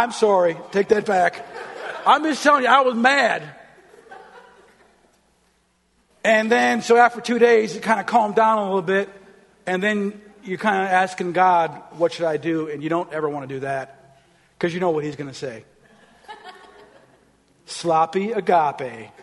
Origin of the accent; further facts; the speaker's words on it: Minnesota, United States; I'm from Minnesota. We're all nice up there. Minnesota nice.